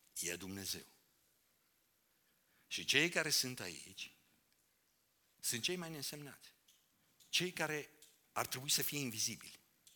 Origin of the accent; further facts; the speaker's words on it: Romania; Și ca un român zgârcit, n-am plătit